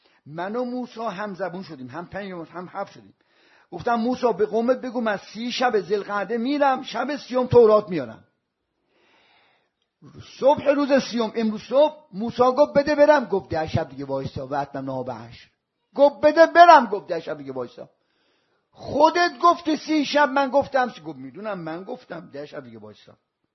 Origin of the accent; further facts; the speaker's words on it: Isfahan, Iran; گفتم من ایرانی. گفت وین ایران؟ گفتم اصفهانی.